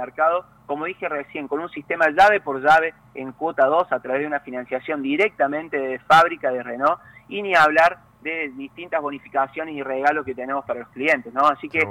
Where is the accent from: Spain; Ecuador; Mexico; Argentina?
Argentina; Cruz del Eje, Córdoba; No, imagínate que soy de Cruz del Eje.